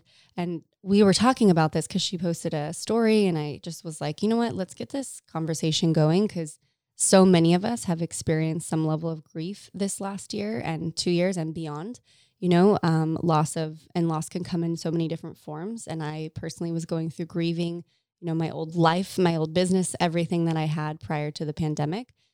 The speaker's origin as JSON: {"language": "English", "region": "California", "country": "United States", "tie": "born or raised there", "said": "we grew up together in Orange County."}